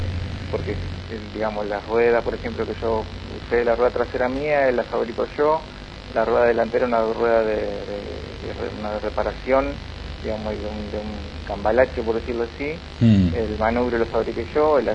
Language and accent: Spanish; Rosario, Santa Fe, Argentina; also born or lived in Paraná; Sí, a los 8 años en Rosario empecé a correr. Yo nací acá en Paraná, viví en Rosario desde los 6 a los 14.